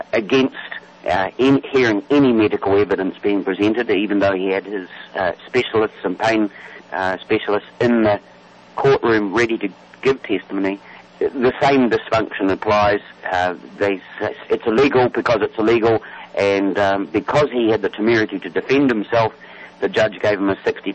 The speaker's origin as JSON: {"language": "English", "country": "New Zealand", "said": "Well, I'm from New Zealand"}